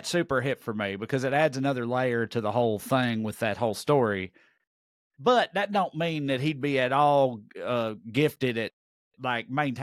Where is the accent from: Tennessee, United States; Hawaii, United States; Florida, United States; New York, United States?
Tennessee, United States; that and the fact I'm from Tennessee.